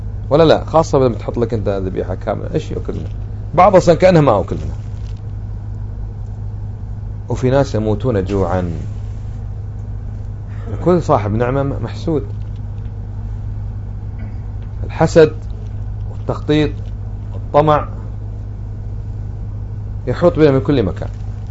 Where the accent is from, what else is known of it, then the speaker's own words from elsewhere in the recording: Kuwait; من خاصة عندنا بالكويت احنا الكويت